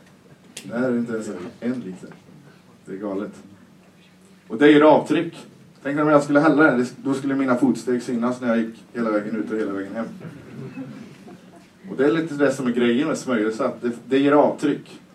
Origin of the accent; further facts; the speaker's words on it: Kinneved, Västra Götaland County, Sweden; vi var tre spelare från Kinveden. Det är ganska mycket ändå för att vara ute på landet.